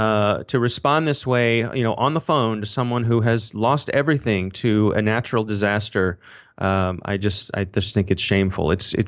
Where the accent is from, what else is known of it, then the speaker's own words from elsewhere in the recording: Ellicott City, Maryland, United States; I happen to live right near Ellicott City, Maryland. It is my hometown.